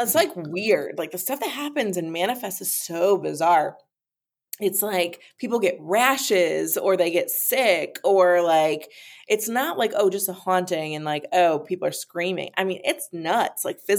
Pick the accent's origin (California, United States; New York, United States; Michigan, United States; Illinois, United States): New York, United States; So I grew up in New York. Very liberal, very, you know, everyone do their own thing. I live in the Bible Belt now.